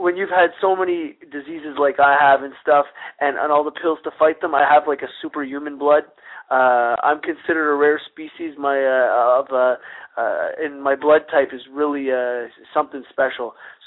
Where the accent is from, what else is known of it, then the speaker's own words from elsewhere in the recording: Montreal, Quebec, Canada; I'm from Montreal, Quebec, Canada. Now, Quebec right. is very French